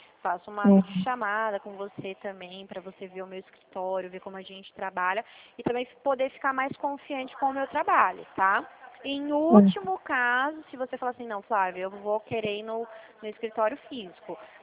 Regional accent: Dracena, São Paulo, Brazil; E eu sou de Dracena, no interior de São Paulo.

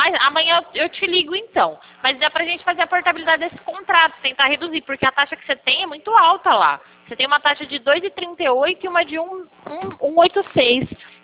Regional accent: Pirassununga, São Paulo, Brazil; Eu sou de Pirassununga.

